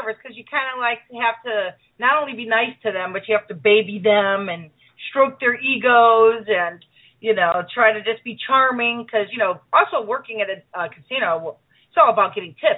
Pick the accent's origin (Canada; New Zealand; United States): United States; Chicago, Illinois; Well, I'm from Chicago. I am born and raised in Chicago.